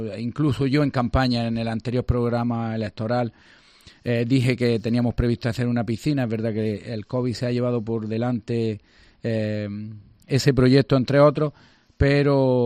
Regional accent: Granada, Andalusia, Spain; Yo, como cualquier granadino más, soy padre de familia

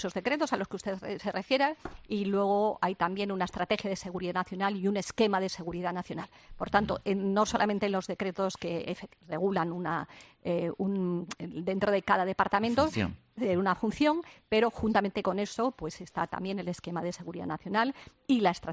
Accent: Spain; como española, yo me siento muy orgullosa.

